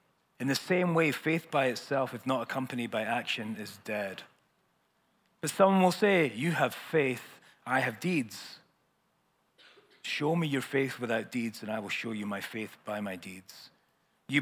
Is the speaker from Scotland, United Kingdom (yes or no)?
yes; Scotland, United Kingdom; and not just because I'm Scottish and I have to, as a condition for passport owner.